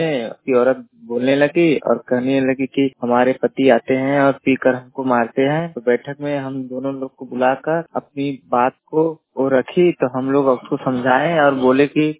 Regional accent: Gajepur, Uttar Pradesh, India; मैं ग्राम गजेपुर ब्लॉक शिवापुरी जिला वाराणसी के रहने वाला हूँ।

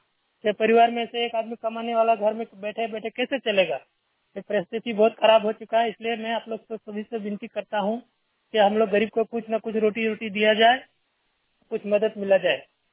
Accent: Jharkhand, India; बेड़ा हरियाणा, जिला हजारीबाग प्रखंड विष्णुगढ़ का निवासी हूँ। मैं यहाँ का रविदास टोला से बोल रहा हूँ

